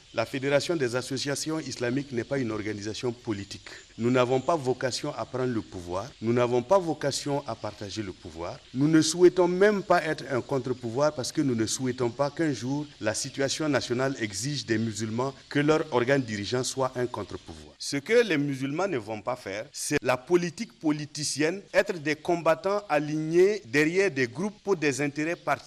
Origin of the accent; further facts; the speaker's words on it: Burkina Faso; Nous sommes des Burkinabés, le président vit ce qui se passe dans le pays